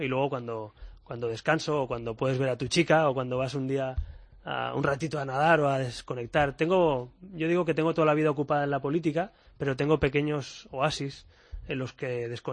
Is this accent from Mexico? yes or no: no; Barcelona, Catalonia, Spain; born there; yo que soy nacido en la Barceloneta